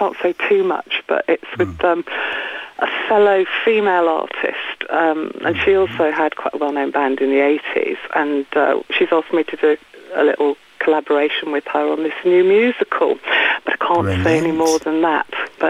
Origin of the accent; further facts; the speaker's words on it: Birmingham, West Midlands, United Kingdom; It was just fantastic when I grew up in Brum.